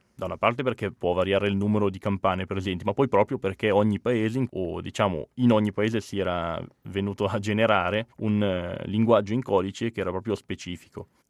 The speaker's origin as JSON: {"language": "Italian", "town": "Piandera", "region": "Ticino", "country": "Switzerland", "tie": "born or raised there", "said": "Io sono nato e cresciuto a Piandera, in Valcolla, quindi un paese molto piccolo, nel quale appunto tra l'altro ci si conosce tutti"}